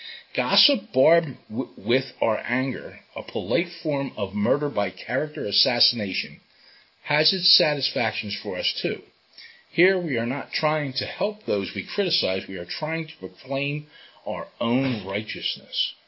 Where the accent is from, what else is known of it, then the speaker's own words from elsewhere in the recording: Philadelphia, Pennsylvania, United States; born there; As a kid, I was born in Philadelphia